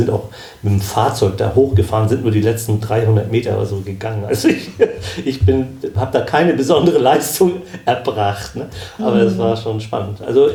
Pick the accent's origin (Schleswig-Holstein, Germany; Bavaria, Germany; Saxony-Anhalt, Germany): Schleswig-Holstein, Germany; now in Allgäu, Germany; Das ist als Schleswig-Holsteiner genau. Hat man mit 1500 Meter schon ganz schön zu keuchen.